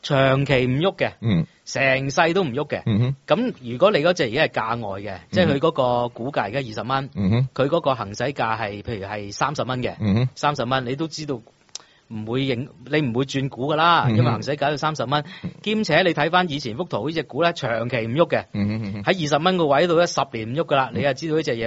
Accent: Hong Kong

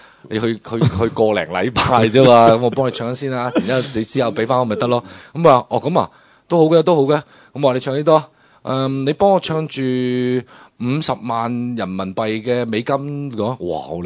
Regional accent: Guangdong, China; 我哋廣東人好中意食鱷魚㗎嘛。

